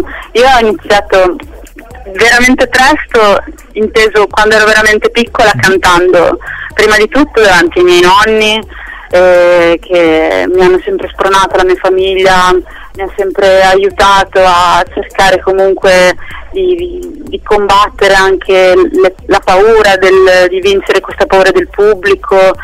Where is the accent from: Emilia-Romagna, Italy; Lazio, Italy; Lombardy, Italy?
Emilia-Romagna, Italy; Cervia; mentre io sono di Cervia, e siamo andati in spiaggia qui vicino a noi